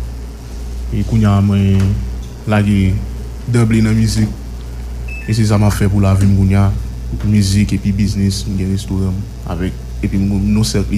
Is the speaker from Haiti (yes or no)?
yes; Haiti; je crois que soit faire musique en tant qu'haïtien, il faut toujours mettre et particules tout là-dedans